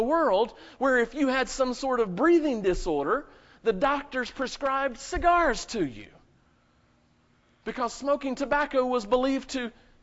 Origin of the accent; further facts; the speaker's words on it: North Carolina, United States; now in Michigan, United States; whatever else we may have here in Michigan. I'm from North Carolina, so I don't know all the stores up here yet.